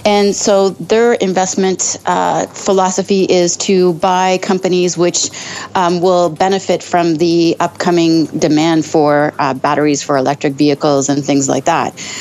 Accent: Toronto, Ontario, Canada; I'm from Canada, Toronto exactly, sort of the mining capital of the world.

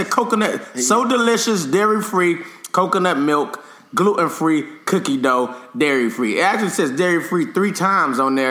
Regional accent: Cleveland, Ohio, United States; we're from Cleveland, Ohio. We do have some celebrities in Cleveland, Ohio, in case you were wondering.

